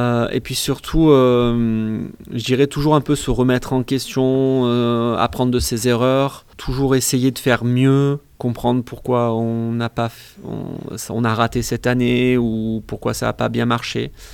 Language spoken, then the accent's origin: French; Aubenas, Auvergne-Rhône-Alpes, France; Et on avait une ferme à Lagorce où on est d'Aubenas.